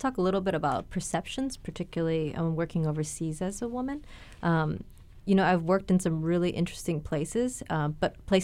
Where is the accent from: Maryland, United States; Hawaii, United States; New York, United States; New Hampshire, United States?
Hawaii, United States; because I'm from Hawaii and I'm Hapa, I'm not Chinese though